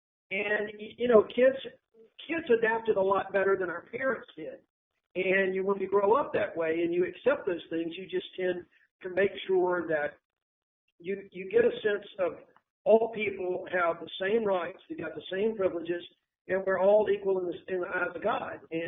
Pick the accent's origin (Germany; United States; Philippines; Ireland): United States; the South; I think growing up in the South and coming of age in the 60s, in early 70s, you just open your eyes to a lot of things.